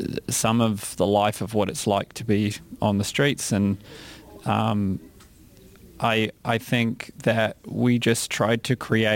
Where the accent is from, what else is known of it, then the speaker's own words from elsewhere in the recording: New Zealand; I feel like as a Kiwi